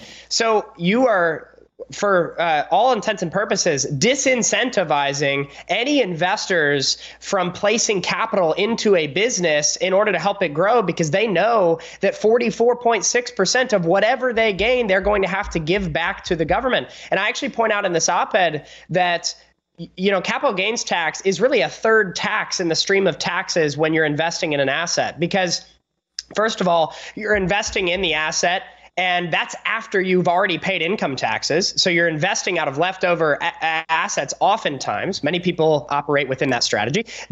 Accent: United States; I'm an American. I should be proud to have my business and my holdings and my income established in this great country.

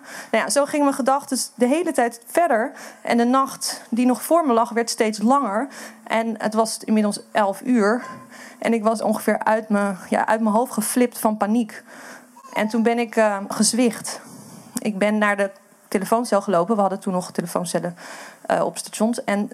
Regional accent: Amsterdam, North Holland, Netherlands; En ik kom uit Amsterdam, ik vind de provincie heel erg eng.

